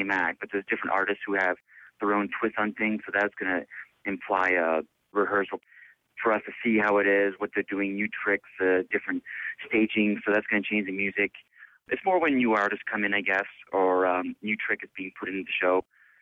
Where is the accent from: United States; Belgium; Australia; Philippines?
Belgium; moved away; also born or lived in Nova Scotia / Toronto; I was born and raised in Belgium, and I went to Canada, and I got my jazz degree in Nova Scotia, and then I went to Toronto, and I spent 13 years in Toronto